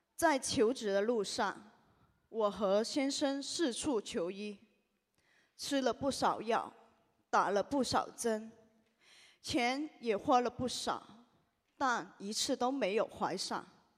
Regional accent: Hong Kong; 我来自香港，

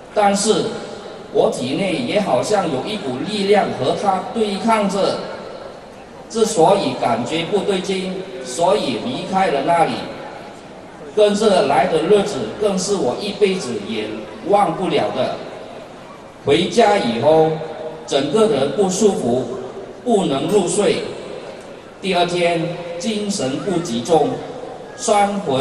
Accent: Sabah, Malaysia; 我是来自马来西亚沙巴州的

